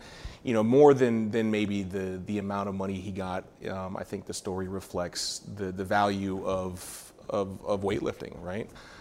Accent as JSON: {"language": "English", "region": "California", "country": "United States", "said": "For sure. I'm from California."}